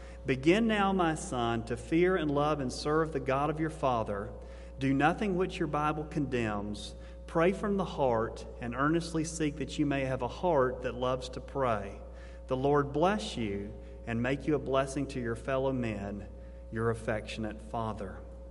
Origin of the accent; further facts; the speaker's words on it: Tuscumbia, Alabama, United States; It was written from my hometown. It says, "Tuscumbia, Alabama